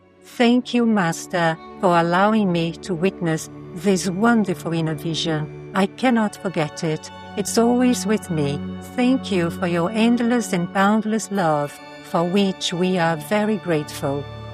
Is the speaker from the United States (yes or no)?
no; Canada; Dear Saints, I am an initiate from Canada